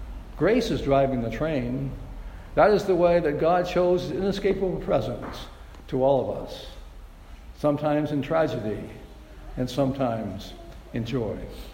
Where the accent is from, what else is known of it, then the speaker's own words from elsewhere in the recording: Maine, United States; we were delighted with his wonderful writings from my home state of Maine